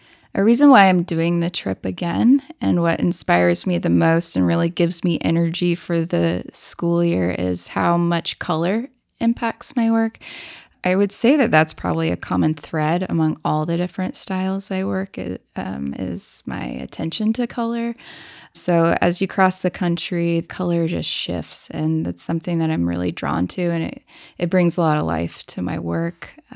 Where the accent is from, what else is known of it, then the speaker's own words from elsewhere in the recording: Greencastle, United States; We're both from Greencastle.